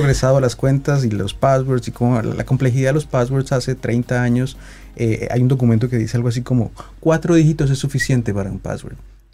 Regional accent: Colombia; yo soy colombiano

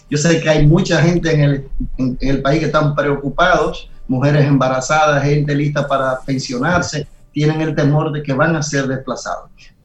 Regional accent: Nagua, María Trinidad Sánchez, Dominican Republic; Qué mala noticia para mi pueblo, Nagua.

